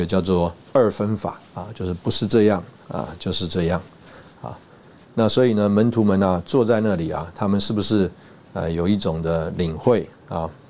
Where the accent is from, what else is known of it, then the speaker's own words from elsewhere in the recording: Taipei, Taiwan; 台北基本上应该算是我一个熟悉的地方，从小就在这里出生啊长大。虽然这个读书的时候啊还有一段时间啊这个离开台北